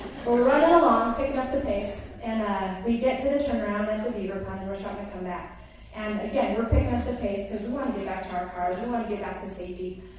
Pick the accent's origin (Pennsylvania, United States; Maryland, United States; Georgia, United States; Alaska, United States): Alaska, United States; Anchorage; now in Kodiak, United States; I grew up with her in Anchorage.